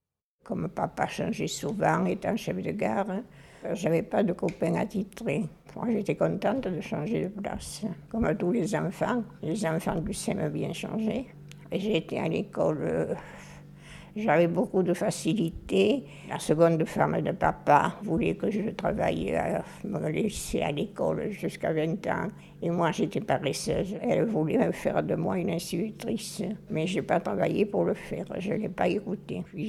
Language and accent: French; Tournemire-Roquefort, Occitanie, France; born there; Je suis née à Tournemire-Roquefort, dans l'Aveyron.